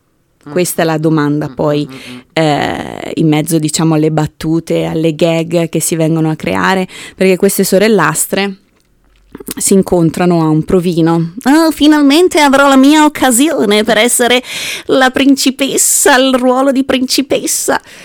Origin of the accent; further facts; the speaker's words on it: Lombardy, Italy; Diciamo che la Valle Camonica al momento mi ha adottata, perché sono bergamasca, ma mi sono spostata qui per amore di un camuno.